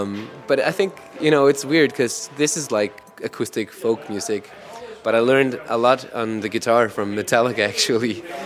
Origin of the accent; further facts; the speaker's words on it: Iceland; now in Denmark; I'm actually from Iceland, but I'm in Denmark.